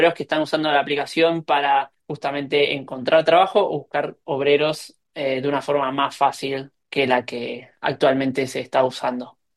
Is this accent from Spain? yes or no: no; Argentina; moved away; no vengo de Argentina para trabajar 12 horas